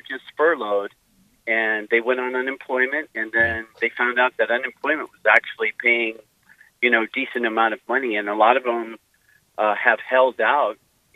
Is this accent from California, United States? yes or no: yes; California, United States; moved away; I'm from California, and moving over here was quite a shock for everybody.